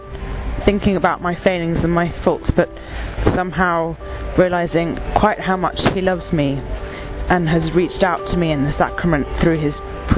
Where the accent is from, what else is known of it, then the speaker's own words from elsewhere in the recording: United Kingdom; I'm from the United Kingdom.